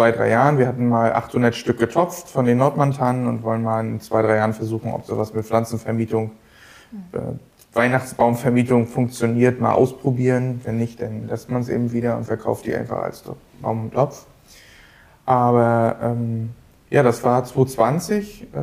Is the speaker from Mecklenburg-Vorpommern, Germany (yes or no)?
yes; Bergen, Mecklenburg-Vorpommern, Germany; born there; Meine Familie lebt ja schon seit Jahrzehnten auf der Insel Rügen. Ich bin selbst auch in Bergen geboren.